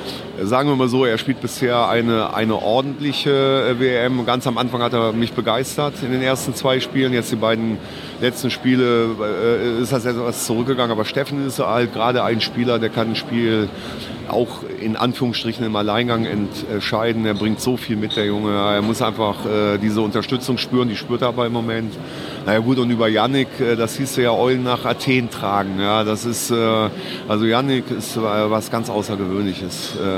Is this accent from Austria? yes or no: no; North Rhine-Westphalia, Germany; ich komme ja auch hier aus dem Raum